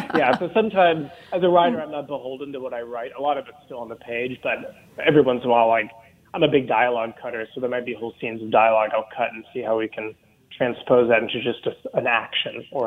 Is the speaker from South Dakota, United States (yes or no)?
yes; South Dakota, United States; because growing up in South Dakota, we're a very complex bunch of people.